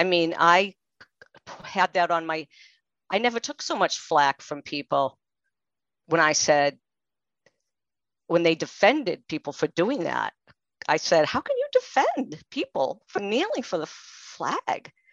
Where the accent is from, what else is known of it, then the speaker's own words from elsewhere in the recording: Massachusetts, United States; So I don't know, could you tell from the accent? I am from Massachusetts. I am originally from Massachusetts and I went in the military in the 70s